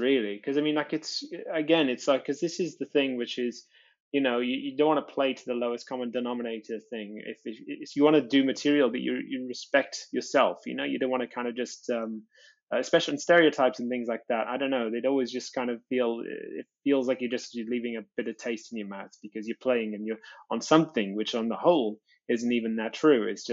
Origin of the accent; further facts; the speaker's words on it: Wales, United Kingdom; moved away as an adult; now in England; Wales when I was like just as I was turning an adult and moved into England. And even then, like, my accent diluted like significantly